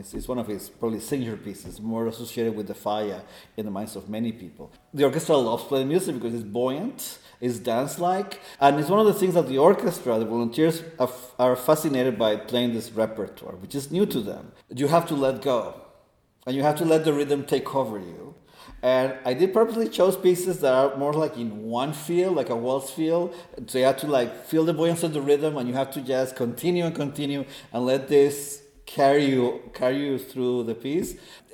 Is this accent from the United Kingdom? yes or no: no; Costa Rica; I grew up in Costa Rica and we have Latin dance, salsa, merengue. It's part of my culture